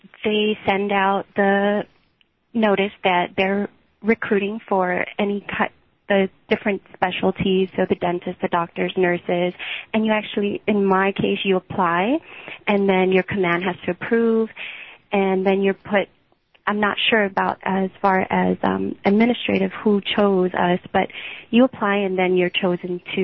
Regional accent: Guam; I am. I was actually I'm born and raised on Guam, living there, and then also joined the Air Force there.

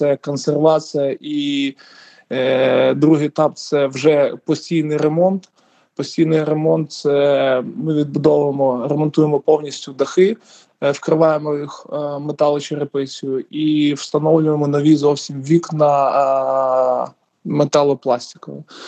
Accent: Kyiv, Ukraine; Так, я сам з Києва.

